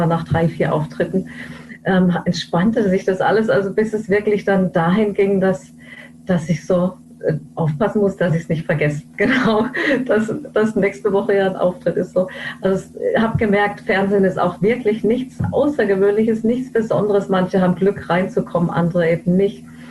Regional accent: Lörrach, Baden-Württemberg, Germany; Also ich bin aufgewachsen in Lörrach, habe danach Sozialpädagogik studiert, bin dann ein Jahr nach Lappland

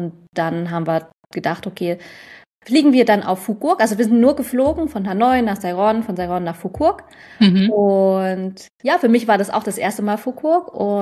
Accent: Germany; born there; ich bin ja in den 90ern geboren in Deutschland, nicht in Vietnam. Und ich bin quasi die erste Generation von Vietnamesen und Vietnamesinnen, die auch in Deutschland geboren wurden.

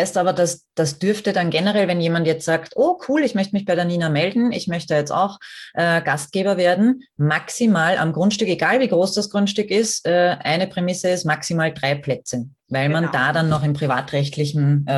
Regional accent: Austria; oder auch bei uns in Österreich

